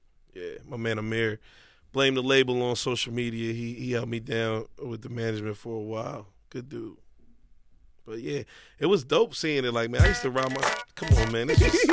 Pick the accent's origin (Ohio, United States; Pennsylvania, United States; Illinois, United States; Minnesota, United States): Pennsylvania, United States; Philadelphia; I was just like, I'm from Philly. Like, we had... I'm older, so it's like I grew up in Winfield